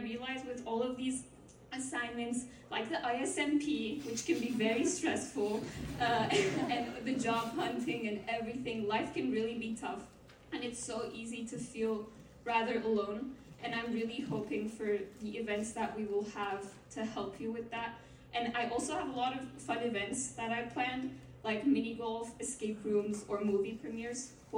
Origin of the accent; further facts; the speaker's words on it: Istanbul, Turkey; I know a lot of us are international students, including me. I'm from Istanbul, Turkey